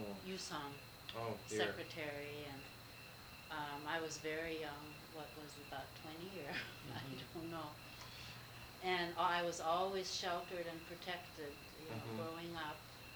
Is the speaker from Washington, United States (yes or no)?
yes; Seattle, Washington, United States; No, I came from a different background than Gordon. I grew up in Seattle, and there was never any thought in my mind about going overseas.